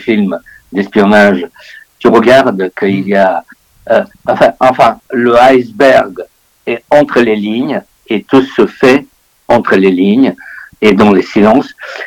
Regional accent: Bulgaria; French is a second language; moved away as an adult; je suis né en Bulgarie, j'ai vécu 35 ans en Bulgarie

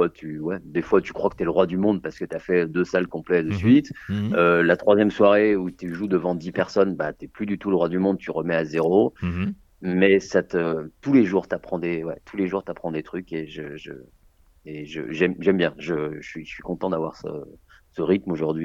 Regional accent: Lyon, Auvergne-Rhône-Alpes, France; Donc j'étais à Lyon, parce que j'ai grandi à Lyon. J'étais à Lyon quand j'étais ado

